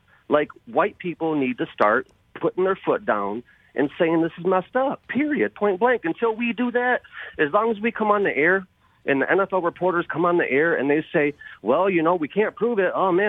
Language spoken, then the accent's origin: English; Michigan, United States; I'm from Michigan.